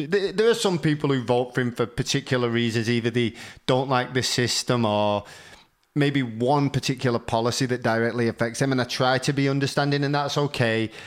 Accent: United Kingdom; So we are British, but...

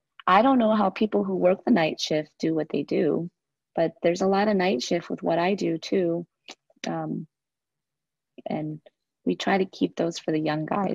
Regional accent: Laos; oh, I'm from Laos, and half the time you don't even know if the other person even knows where that is.

